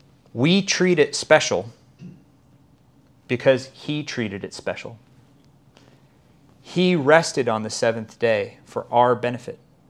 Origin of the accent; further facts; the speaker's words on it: United States; Being about as American as they come, I am quite a lazy person